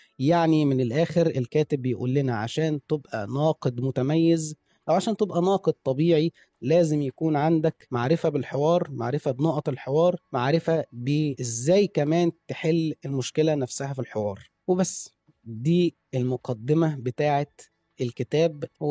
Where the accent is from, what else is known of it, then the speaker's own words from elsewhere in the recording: Egypt; ده سبب لينا إحنا كمصريين ولكن هو مش سبب واقعي